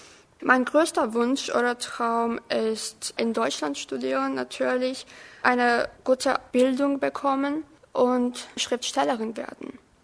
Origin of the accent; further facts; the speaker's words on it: Georgia; German is a second language; Ich bin aus Georgien. Ich wurde an dem Jahr 1997 geboren. Deutsch lerne ich seit der 3. Klasse.